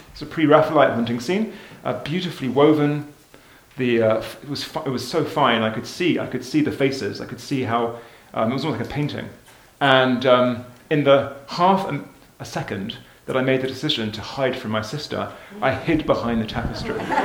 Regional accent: London, United Kingdom; As you can hear, I'm from London, England.

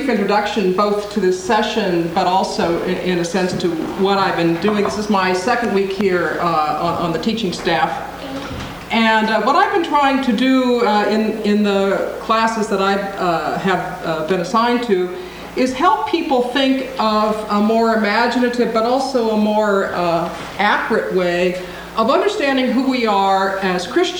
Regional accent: Seattle, Washington, United States; also born or lived in Spokane / Portland; now in New York City, United States; although I'm a native of this part of the world, I grew up in Seattle, lived in Spokane and Portland at various junctures of my life, I now live in exile from the Northwest in the Big Apple of New York City.

